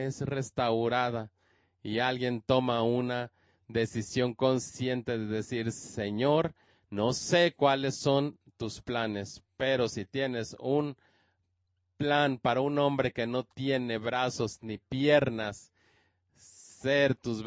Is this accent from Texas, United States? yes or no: no; California, United States; also born or lived in Australia; tengo 36 años. Nací en Australia, pero fui criado en Australia, en California. Tengo doble ciudadanía.